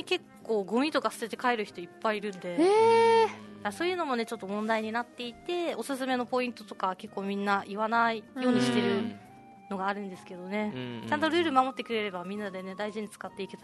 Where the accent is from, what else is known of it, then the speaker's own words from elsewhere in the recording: Okinawa, Japan; 私ね、沖縄生まれ沖縄育ちで来てるんですけど